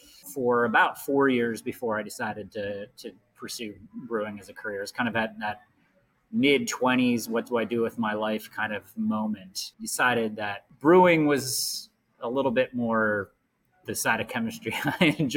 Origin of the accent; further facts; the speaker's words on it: Harrisburg, Pennsylvania, United States; I'm from the Harrisburg area.